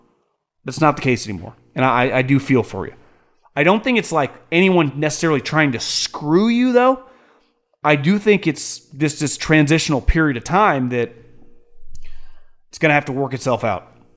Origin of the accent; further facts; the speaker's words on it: Texas, United States; Born and raised in Texas, been a fan for all the DFW teams for 20 plus years.